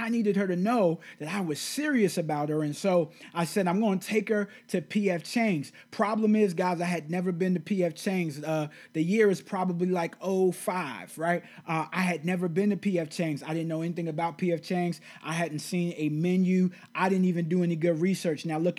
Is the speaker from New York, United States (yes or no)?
yes; New York, United States; you know, I'm from New York, and so you can't let them see you sweat.